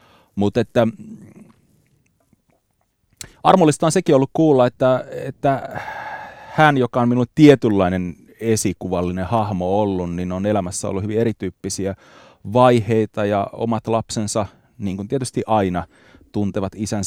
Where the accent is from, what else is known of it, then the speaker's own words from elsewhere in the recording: Nastola, Päijät-Häme, Finland; Mä oon lapsuuteni elänyt Hämeessä, Nastolassa, Lahden kupeessa ja mulla oli mummola Savossa, Iisalmessa.